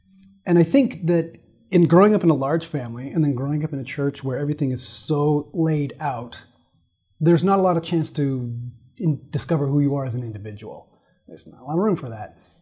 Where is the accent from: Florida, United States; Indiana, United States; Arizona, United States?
Arizona, United States; Because I grew up in Arizona, but it was kind of like another more conservative, purist mecca of the Mormon culture.